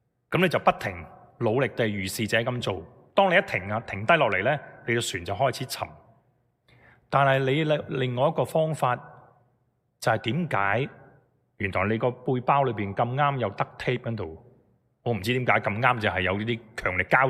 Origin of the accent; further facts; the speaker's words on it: China; 我们很多时候说，我们中国人有句说话，我们忙忙碌碌是为什么？